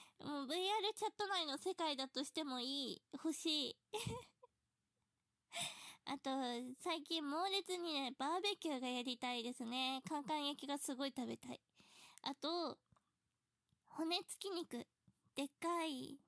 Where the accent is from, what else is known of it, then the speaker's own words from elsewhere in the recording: Saitama, Japan; 出身地は海なし県です。戦国武で言うと、北条氏政が治めてる場所ですね。